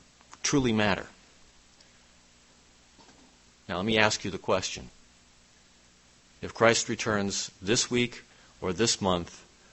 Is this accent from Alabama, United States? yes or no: no; New York, United States; When I was sent as a ministerial assistant to Eastern Pennsylvania, I was from New York. My home congregation was in New York